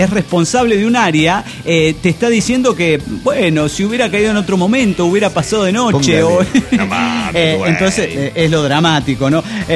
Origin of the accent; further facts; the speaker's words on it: Ensenada, Baja California, Mexico; de Ensenada Baja, Califas, México.